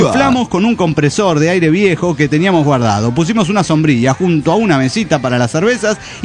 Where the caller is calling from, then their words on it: Mérida, Yucatán, Mexico; de Mérida, Yucatán.